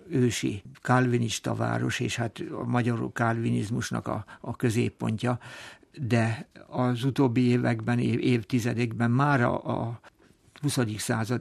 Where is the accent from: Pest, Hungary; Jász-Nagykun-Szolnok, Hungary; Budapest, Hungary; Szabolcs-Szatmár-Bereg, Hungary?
Szabolcs-Szatmár-Bereg, Hungary; Kálmánháza; also born or lived in Upper Hungary, Slovakia; és így kerültünk Nyíregyháza mellé Szabolcs megyébe, Kálmánházára. Egy gyerekkoromat ott töltöttem, tehát születésileg fölvidéki vagyok, de Szabolcsban nőttem föl.